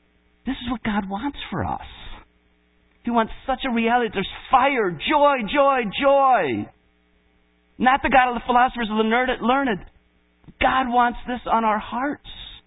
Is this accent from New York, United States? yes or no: no; Detroit, Michigan, United States; I grew up in Detroit. And I grew up in Detroit when it was a changing time, or it was becoming a pretty poor area